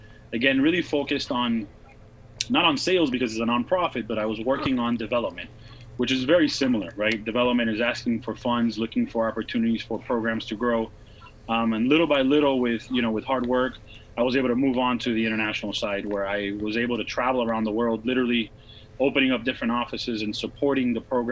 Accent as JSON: {"language": "English", "town": "Miami", "region": "Florida", "country": "United States", "tie": "born or raised there", "also_born_or_lived": "Santa Cruz, Bolivia", "said": "I grew up in Miami, originally from Santa Cruz, Bolivia. Probably not too many people know, but Bolivia's in South America. Grew up in Miami"}